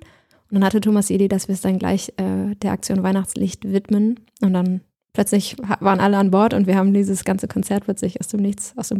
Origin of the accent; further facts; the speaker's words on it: Bad Godesberg, North Rhine-Westphalia, Germany; aber ich liebe auch viele der Straßen, vor allem in Bad Godesberg, wo ich groß geworden bin.